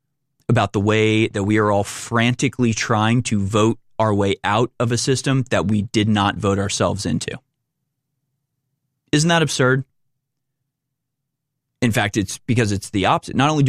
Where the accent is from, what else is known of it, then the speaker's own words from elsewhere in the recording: United States; maybe it's easier for me as an American to have a view of like Ireland.